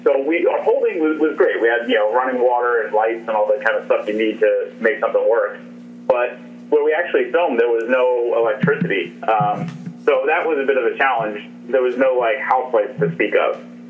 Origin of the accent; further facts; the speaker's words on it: Philadelphia, Pennsylvania, United States; I am from Philadelphia, and as a kid, I took a tour of a penitentiary there called Eastern State Penitentiary.